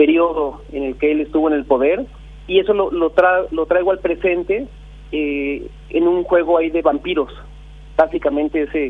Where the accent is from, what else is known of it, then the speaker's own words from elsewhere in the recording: Mexico; accent: Mexican; now in Paraguay; Sí, ya 6 años por acá. Ya me siento medio paraguayo, la verdad.